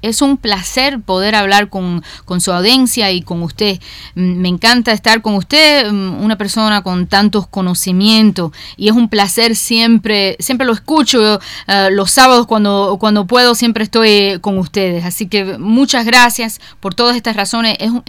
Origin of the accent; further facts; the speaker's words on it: Miami, Florida, United States; Me crié aquí en Miami y quiero mucho a Miami